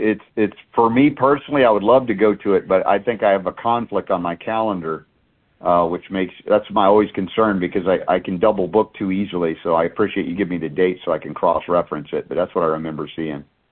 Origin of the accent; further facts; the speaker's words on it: Georgia, United States; When I grew up in Georgia, I think, you'll remember this, Lithia Springs was named because it was lithium that was rich in the water